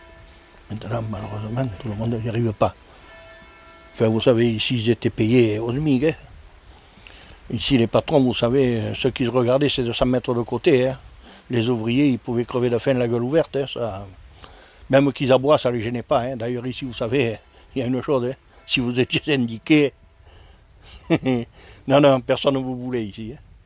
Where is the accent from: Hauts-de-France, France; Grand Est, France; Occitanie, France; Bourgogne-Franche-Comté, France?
Occitanie, France; Saint-Christol-lès-Alès; born there; Moi, je suis né à Saint-Christol-des-Alaises, alors. Je suis né dans un pays minier, alors. Mon père travaillait au charbonnage, et bon, et mes oncles, mes cousins travaillaient tous dans les mines